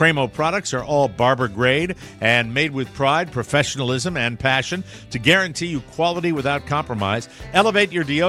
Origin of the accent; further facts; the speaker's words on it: Ireland; I want to know who to blame because I'm Irish and that's how we roll, ladies and gentlemen.